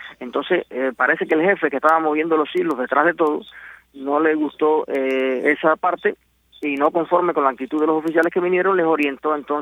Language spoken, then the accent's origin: Spanish; Cuba; yo soy un cubano libre, sin antecedentes, nunca he sido procesado por nada